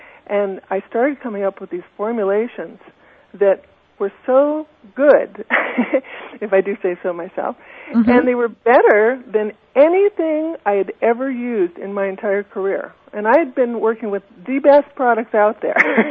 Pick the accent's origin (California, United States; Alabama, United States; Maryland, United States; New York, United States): California, United States; Okay, well, I am from Southern California, as you mentioned